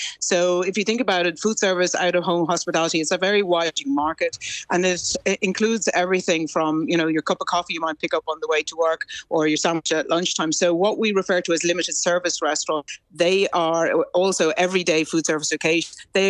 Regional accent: Ireland; and you know, as Irish people, when we're out

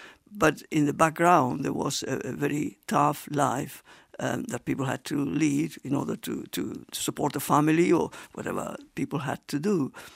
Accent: Córdoba, Andalusia, Spain; In Cordoba, yeah.

